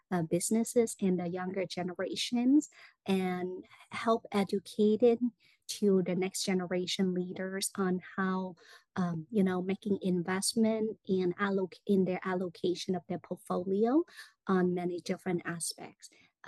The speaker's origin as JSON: {"language": "English", "country": "Vietnam", "moved": "yes", "said": "I'm an immigrant from Vietnam."}